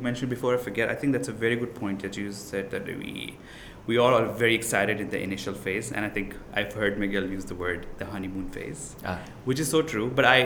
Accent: Pakistan; because I come from Pakistan, we take pride in our poetry, the Urdu poetry

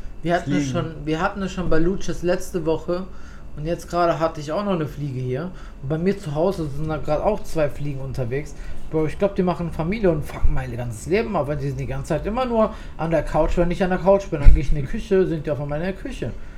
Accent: Wiesbaden, Hesse, Germany; born there; Ich bin aufgewachsen, dann bin ich in Wiesbaden geboren.

